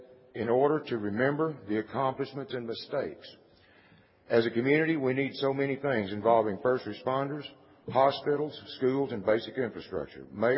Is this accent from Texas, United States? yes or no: yes; Dallas, Texas, United States; For 55 years, I've lived in Dallas County. I grew up in Lee Park